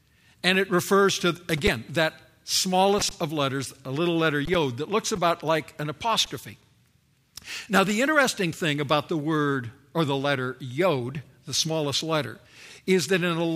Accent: Canada; now in United States; I was brought up in Canada and now, of course, living in the United States

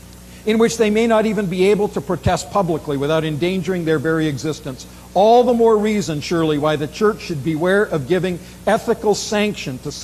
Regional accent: Canada; as a Canadian coming into that context, I was unaware of it

